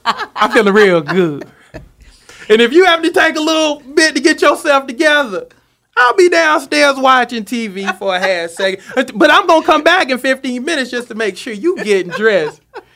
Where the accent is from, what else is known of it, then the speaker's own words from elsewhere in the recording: Seneca, South Carolina, United States; I'm from Seneca, South Carolina. So it's kind of like home. I'm like, she reminds me of people from my hometown.